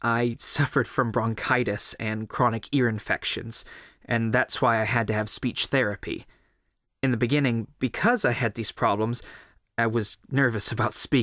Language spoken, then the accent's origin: English; Thornhill, Ontario, Canada; I grew up in Thornhill, just outside of Toronto, Ontario, Canada.